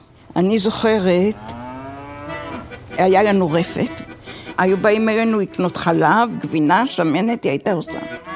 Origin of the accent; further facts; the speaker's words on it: Herzliya, Tel Aviv District, Israel; born there; נולדתי בהרצליה, בצריף דולף. היה גשם נוראי ולא הייתה דרך בית חולים, אז פשוט נולדתי בבית.